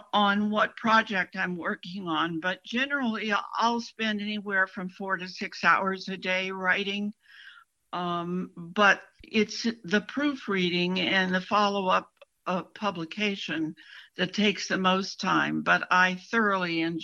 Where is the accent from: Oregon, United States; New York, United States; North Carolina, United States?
Oregon, United States; I actually grew up on a farm in eastern Oregon. We were very poor. There were 6 of us in a 1-bedroom house.